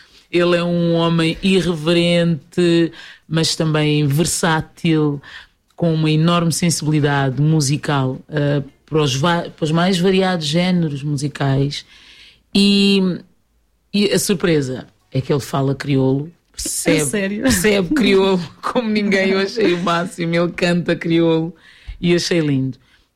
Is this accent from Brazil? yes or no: no; Lisbon, Portugal; porque é na minha terra natal, Lisboa.